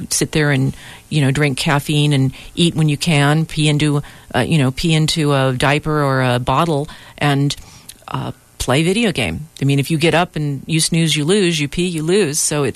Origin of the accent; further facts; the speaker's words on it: Los Angeles, California, United States; Certainly in California and particularly in my hometown in Los Angeles, it's difficult to get around anywhere.